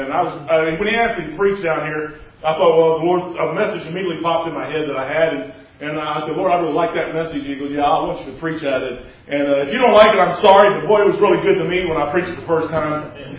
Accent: Kentucky, United States; I'm from Kentucky, by the way. I'm about as dumb as you can get, and I'm okay with that.

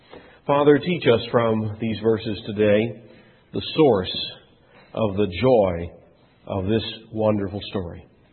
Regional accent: Kentucky, United States; particularly Philadelphia and up into my home state of Kentucky

